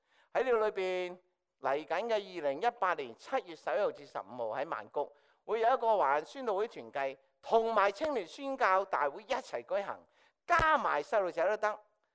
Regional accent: Hong Kong; 我哋香港人中意睇波，赶住翻去睇上半场 miss 唔紧要，最紧要睇下半场系咪啊？

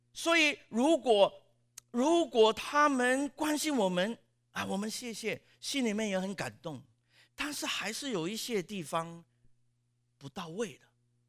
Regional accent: Hong Kong; born there; 我是香港生的上海人，我们叫自己叫香港仔

